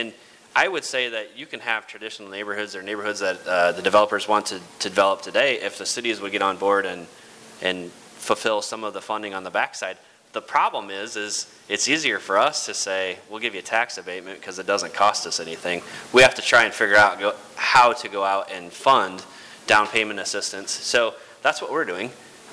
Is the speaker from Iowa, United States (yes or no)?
yes; Waterloo, Iowa, United States; I can say this because I grew up in Waterloo